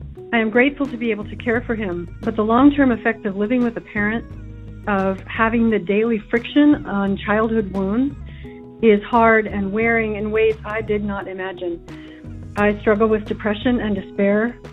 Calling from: Concord, California, United States; I'm calling from Concord, California.

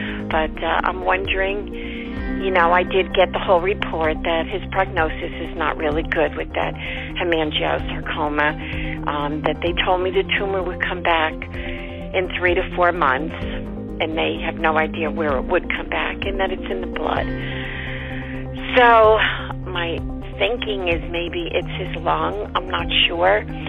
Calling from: New Jersey, United States; I'm from New Jersey.

